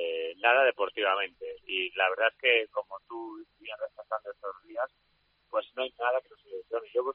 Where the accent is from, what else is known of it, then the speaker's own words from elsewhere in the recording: Navarre, Spain; como yo soy navarro.